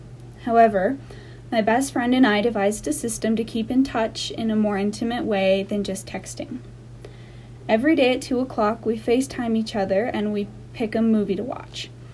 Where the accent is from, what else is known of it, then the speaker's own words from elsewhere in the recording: Glenwood Springs, Colorado, United States; junior at Glenwood Springs High School, and I was born and raised in Glenwood Springs.